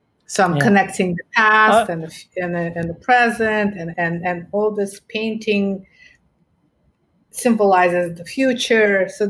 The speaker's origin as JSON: {"language": "English", "town": "Ufa", "region": "Bashkortostan", "country": "Russia", "second_language": "English", "said": "And I came from Ufa. It's like, you know, much smaller city"}